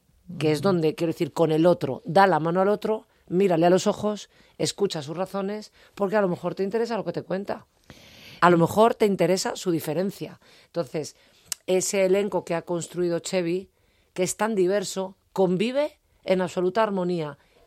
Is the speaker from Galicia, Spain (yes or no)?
no; Madrid, Community of Madrid, Spain; Yo soy madrileña. Yo nací el día de San Antonio, en Chamberí